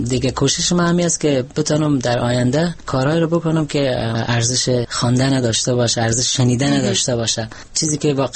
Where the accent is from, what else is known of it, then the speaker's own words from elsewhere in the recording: Afghanistan; moved away; ما 27 سال دور از وطن بودیم